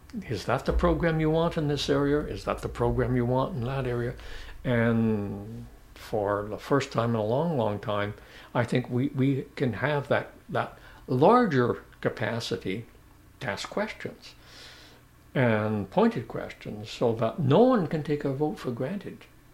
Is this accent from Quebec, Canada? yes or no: yes; Quebec, Canada; I'm a Canadian. And where do you live? I live in Quebec. I'm a Quebecer too. I'm a Canadian and I'm a Quebecois. And I'm proud to be. And I'm a townshiper.